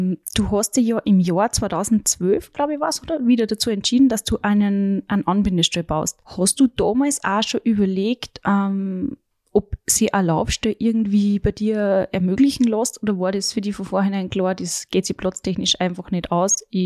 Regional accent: Upper Austria, Austria; ich komme aus Oberösterreich

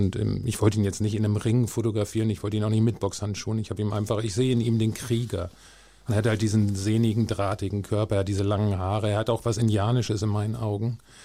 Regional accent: Hanover, Lower Saxony, Germany; ich bin in Hannover aufgewachsen, meine Eltern sind dann irgendwann nach Basinghausen gezogen

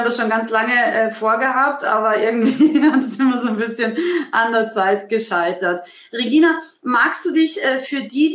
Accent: Austria; aus meinem Heimatland Österreich

